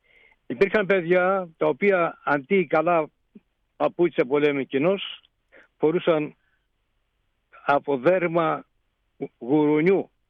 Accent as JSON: {"language": "Greek", "region": "Thessaly", "country": "Greece", "said": "το χωριό μου απέχει από τον ομό, από την Καρδίτσα εννοώ, περίπου 20 χιλιόμετρα. Έχει υψόμετρο 320 μέτρα. Είναι αλήθεια ότι βρίσκεται πάνω στην οροσειρά των αγράφων της Πίνδο"}